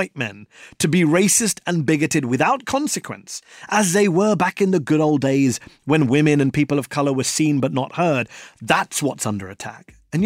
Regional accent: United Kingdom; now in United States; I'm British, right? So when I come to, I've been living in the US for 3 years.

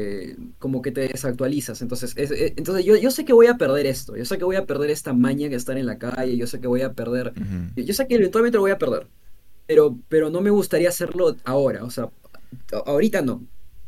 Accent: Peru; accent: Peruvian; Quiero principalmente que no perder el dejo peruano, porque me han dicho que sí tengo acento peruano, que el acento peruano se percibe.

